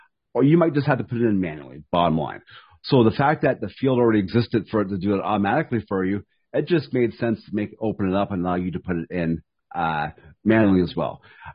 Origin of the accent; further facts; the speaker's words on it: Canada; I think that's important as a Canadian.